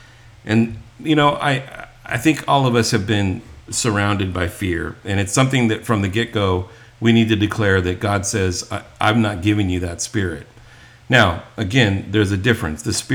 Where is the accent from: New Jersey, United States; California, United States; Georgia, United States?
California, United States; Hacienda Heights; we had this big backyard when I grew up in Hacienda Heights. We lived up in a hill, and most of the stuff up there was undeveloped